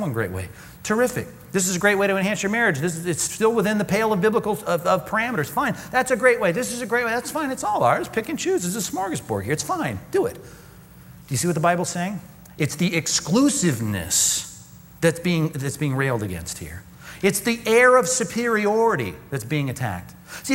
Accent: Long Beach, California, United States; I grew up in Long Beach, went to Long Beach Wilson, raw Bruins, go, you know, red and gold.

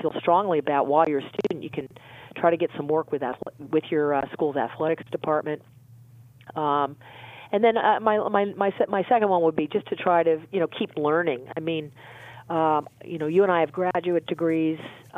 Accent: New Jersey, United States; I mean, the posters in my bedroom when I was growing up in New Jersey were of men's athletes.

